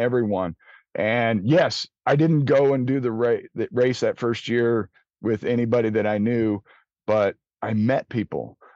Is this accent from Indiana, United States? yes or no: yes; Indiana, United States; how did you know I was from Indiana?